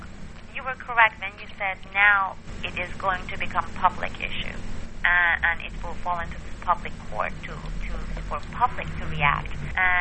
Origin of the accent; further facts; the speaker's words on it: United States; And I am part of this country. I am an American.